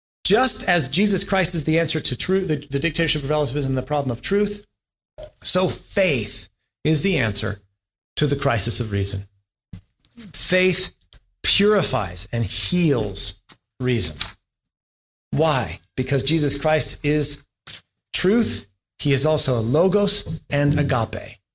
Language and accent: English; United States; It's okay. I'm American. I'll solve your problems.